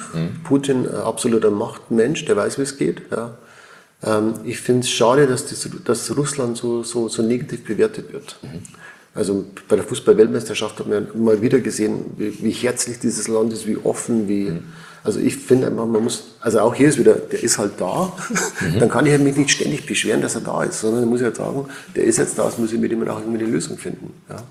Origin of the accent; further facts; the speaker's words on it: Switzerland; also ich bin ein Schweizer und ich muss schon sagen, hier in der Schweiz ist es anders.